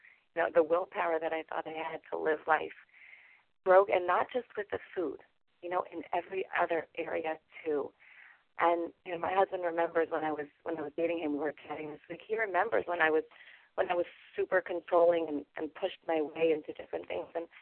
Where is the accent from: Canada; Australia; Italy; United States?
Canada; Montreal, Quebec; I'm from Montreal, Canada